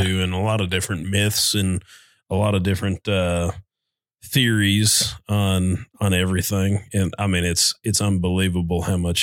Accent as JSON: {"language": "English", "region": "Kentucky", "country": "United States", "said": "all of our customers find out that we're from Kentucky Lake and they say, oh, well, how's the Asian carp?"}